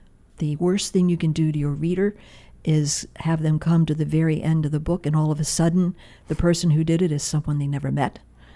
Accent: Delaware, United States; When I was growing up in Delaware, my mother, my sister, and I used to ride our ponies to the bookmobile

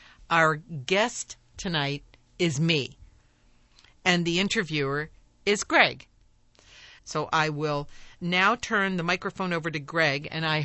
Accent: Cincinnati, Ohio, United States; also born or lived in Philadelphia; I was born in Philadelphia. Uh-huh. And my family moved to Cincinnati, where my maternal grandmother lived.

